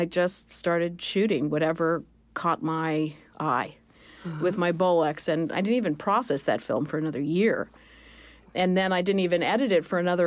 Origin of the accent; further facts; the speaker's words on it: Arizona, United States; And I was born and raised in Arizona, so I have an affinity for desert landscapes.